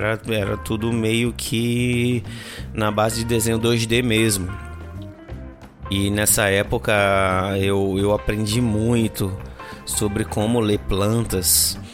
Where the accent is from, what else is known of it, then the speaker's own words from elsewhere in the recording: Recife, Pernambuco, Brazil; eu sou recifense, torcedor do esporte, e nessa época que eu morava em Recife, que eu era criança, pré-adolescente